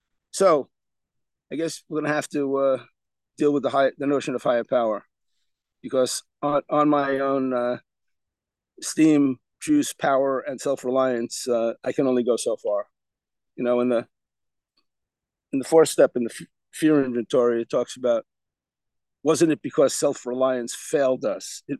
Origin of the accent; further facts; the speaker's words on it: New York, United States; I'm a New Yorker. In my blood.